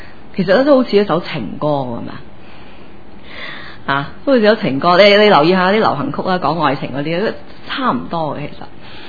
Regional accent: China; 咁对于食咧，我哋中国人吓、都好有研究，好有心得噶

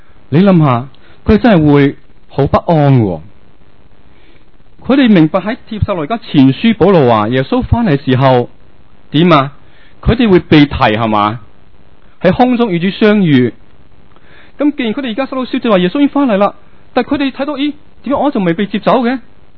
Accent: China; 即是我们中国人呢阴阳是要平衡要整全

